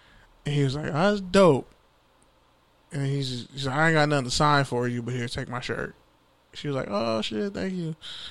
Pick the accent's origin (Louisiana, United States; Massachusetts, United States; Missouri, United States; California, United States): California, United States; Oakland; I'm from Oakland.